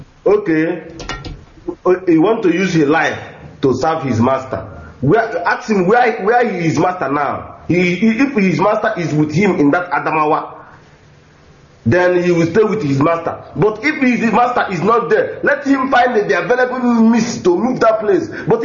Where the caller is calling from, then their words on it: Casablanca, Casablanca-Settat, Morocco; I'm calling from Casablanca, Morocco.